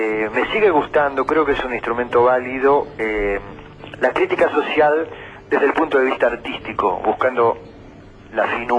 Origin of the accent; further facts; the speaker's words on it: Argentina; No, es imposible no hacerlo en un país como Argentina, con la injusticia cotidiana que te llega a revelar de una manera tremenda, ¿viste? Desde la pavada más pavada hasta las grandes injusticias que nos hacen famosos en el mundo entero.